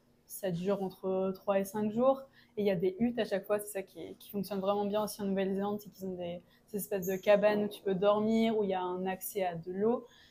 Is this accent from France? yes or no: yes; Normandy, France; now in New Zealand; j'ai 25 ans, je viens de Normandie en France